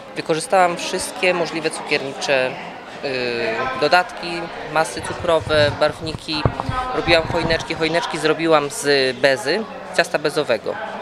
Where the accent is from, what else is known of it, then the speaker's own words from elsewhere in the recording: Niemodlin, Opole Voivodeship, Poland; pochodzę z Niemodlina, mieszkam w Niemodlinie